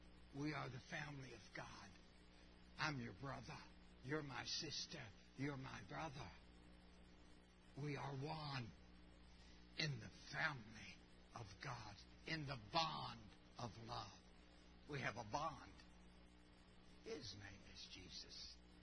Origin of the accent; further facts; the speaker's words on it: Buffalo, Kentucky, United States; I grew up in Buffalo, Kentucky. Ain't nobody in Buffalo, Kentucky that was ever elite. Poor. Not privileged, poor.